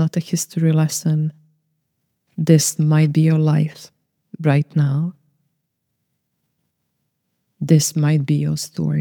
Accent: Croatia; I am a Serbian from Croatia, unrecognized genocide.

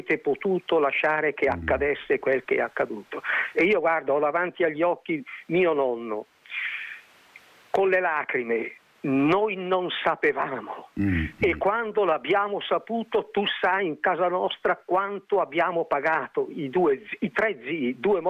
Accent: Bergamo, Lombardy, Italy; io sono bergamasco, io ho avuto come compagni di infanzia Calderoli e Castelli, per capirci, per cui le mie radici sono da quelle parti

